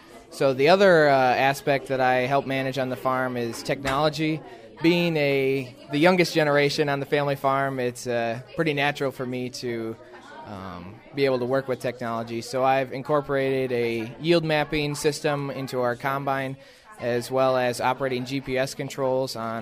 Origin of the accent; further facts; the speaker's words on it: Montello, Wisconsin, United States; I am from Montello, Wisconsin, and I grew up on a cash crop farm, which is family-owned and operated, called Peppermill Farms.